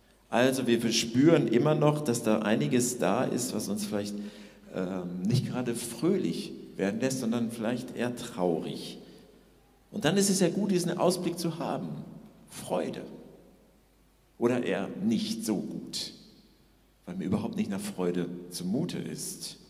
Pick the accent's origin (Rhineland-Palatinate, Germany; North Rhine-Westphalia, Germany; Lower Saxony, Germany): North Rhine-Westphalia, Germany; ich komme aus Ostwestfalen, da freut man sich so.